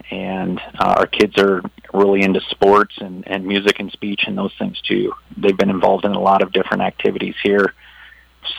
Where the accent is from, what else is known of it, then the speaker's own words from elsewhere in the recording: Dubuque, Iowa, United States; Well, I grew up around Dubuque and Andrew in eastern Iowa. I graduated from Andrew High School.